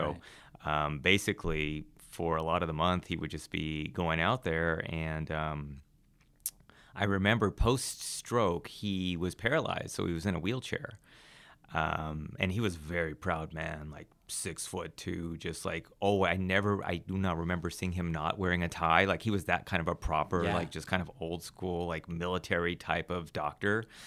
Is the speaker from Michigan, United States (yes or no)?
no; California, United States; I'm from Orange County, born and raised.